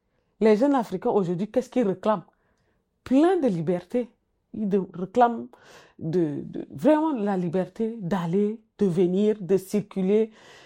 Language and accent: French; Chad; comme chez nous au Tchad, qui fait tellement de répression